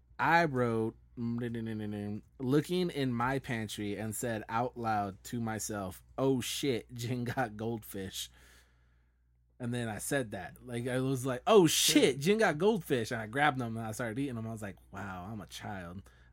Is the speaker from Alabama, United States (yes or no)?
no; Yuma, Arizona, United States; No, I'm from Arizona. I don't say that.